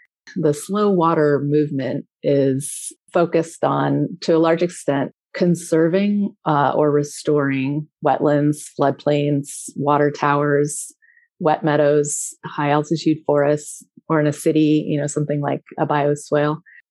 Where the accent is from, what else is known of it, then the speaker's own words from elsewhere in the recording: California, United States; I grew up in California, which is a place where water is a big focus